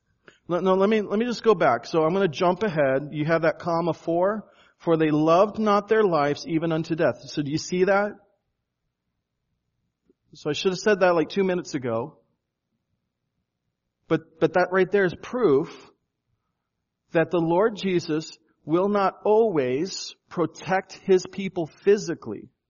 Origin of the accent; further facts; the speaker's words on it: United States; As an American Christian, I don't know a time where I've ever been punched in the face for my faith.